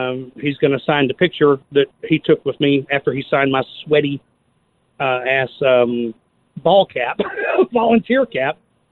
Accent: Georgia, United States; now in Hoover, United States; I'm the one from Georgia. I moved here to Hoover, and long-time listener since I knew you were alive. They don't play you much in Georgia

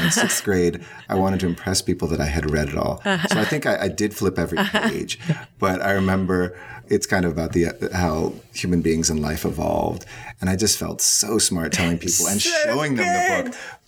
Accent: United States; When we grew up in the United States.

